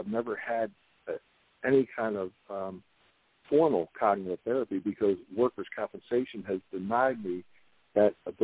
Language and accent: English; Maryland, United States; So I'm trying to speed that up in my home state and have a meeting with Governor Larry Hogan's office